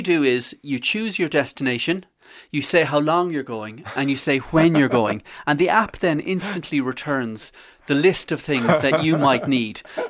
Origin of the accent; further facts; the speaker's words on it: Galway, Connacht, Ireland; I'm from Galway, so yes, which is why I picked it.